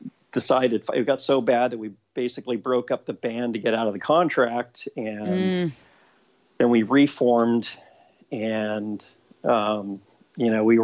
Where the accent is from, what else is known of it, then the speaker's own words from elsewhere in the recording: Maryland, United States; born there; also born or lived in Florida / Texas / Chicago; now in Los Angeles, United States; I was born in Maryland. I've kind of lived all over. I've lived in Maryland, Florida, Texas. Went to high school in Chicago.